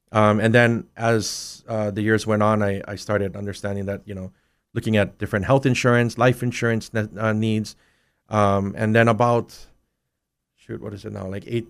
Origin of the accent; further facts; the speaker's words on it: Kona, Hawaii, United States; also born or lived in Hilo; I was born and raised in Kona until about 12 years old. And then I moved to the Hilo side when I was about 12, 13.